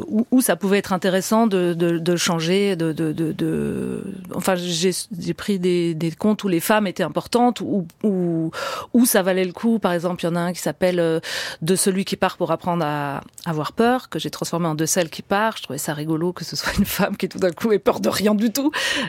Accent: Strasbourg, Grand Est, France; born there; moi, je suis née à Strasbourg et donc j'ai appris l'allemand en sixième. C'est la première langue que j'ai apprise. Ma grand-mère parlait alsacien, enfin, est alsacienne

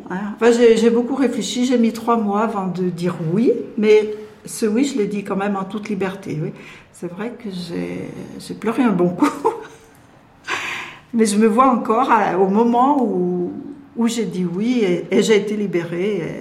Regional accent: Dompierre-sur-Veyle, Auvergne-Rhône-Alpes, France; born there; à Dompierre-sur-Velle, une petite... un petit village près de Bourg-en-Bresse. Je suis née dans une famille de 7 enfants. J'étais la 4e, l'aînée des 4 petits à l'époque. Et voilà, une famille chrétienne, engagée

